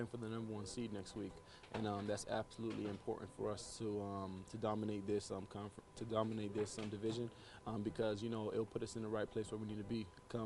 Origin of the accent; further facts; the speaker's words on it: Miami, Florida, United States; I'm from Miami. I grew up in Miami, so most of my family's there.